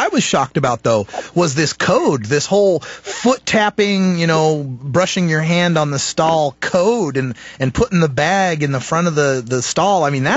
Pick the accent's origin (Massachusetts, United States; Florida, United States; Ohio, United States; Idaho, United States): Idaho, United States; I grew up in Idaho. Idaho is very, very conservative.